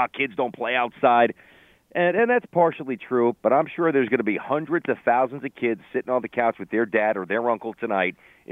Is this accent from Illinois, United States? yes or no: no; New York, United States; even though I'm from New York